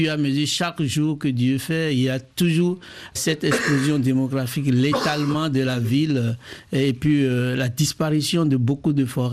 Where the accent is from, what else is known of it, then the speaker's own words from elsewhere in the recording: Benin; Moi, je viens du sud du Bénin